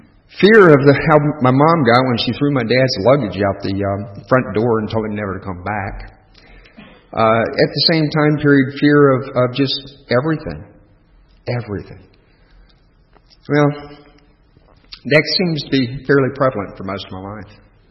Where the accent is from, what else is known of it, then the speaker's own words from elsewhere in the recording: Fort Benning, Georgia, United States; born there; I'll start out by telling you that I was born in Fort Benning, Georgia. My dad's retired Army. And I moved quite a bit when I was a young man. By the time I was 20, I had moved 50 times.